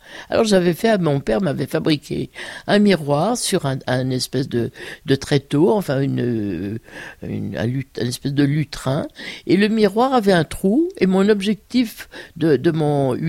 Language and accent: French; Switzerland; born there; je suis née en Suisse. D'ailleurs, je suis née à quelques mètres de la France. Et j'avais une mère française.